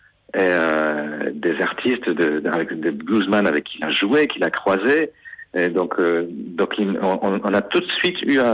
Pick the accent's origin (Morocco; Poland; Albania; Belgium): Poland; now in France; m'était inconnu parce que j'ai grandi en Pologne.